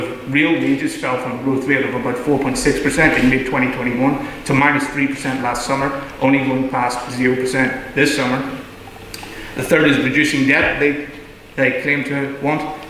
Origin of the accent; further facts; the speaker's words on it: Northern Ireland, United Kingdom; For the reason being, we are Northern Irish, we either went through the conflict or know people directly affected by the conflict